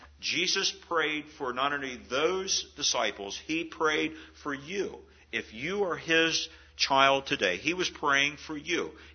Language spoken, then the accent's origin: English; Maryland, United States; I was working at a cement block factory in my hometown back in Maryland